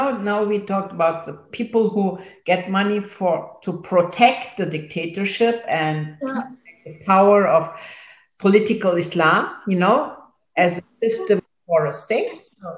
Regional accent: Turkey; I know that from Turkey very well, because I'm from Turkey.

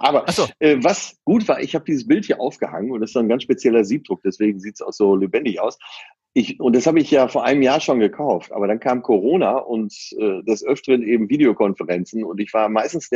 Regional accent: Essen, North Rhine-Westphalia, Germany; born there; Ich bin in Essen geboren.

